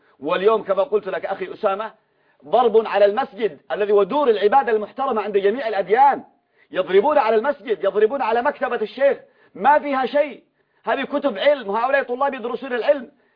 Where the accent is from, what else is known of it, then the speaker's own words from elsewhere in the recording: Yemen; نحن عندنا في اليمن